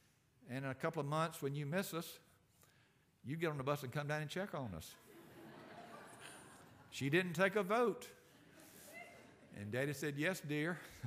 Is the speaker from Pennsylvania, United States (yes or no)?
yes; Philadelphia, Pennsylvania, United States; born there; As some of you know, I was born in Philadelphia, foreign land.